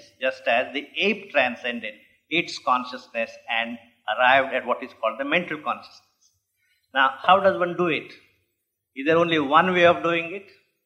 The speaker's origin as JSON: {"language": "English", "country": "India", "said": "And as an Indian, truly born Indian, full-blooded Indian, I have no hesitation in prostrating myself before the mother's picture"}